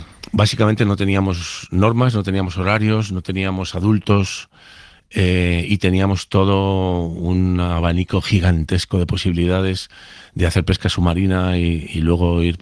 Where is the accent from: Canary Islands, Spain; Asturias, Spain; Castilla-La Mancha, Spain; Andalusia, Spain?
Canary Islands, Spain; El Médano; desde luego en mi pueblo, en el Médano, hay una plaza que se llama la Plaza Roja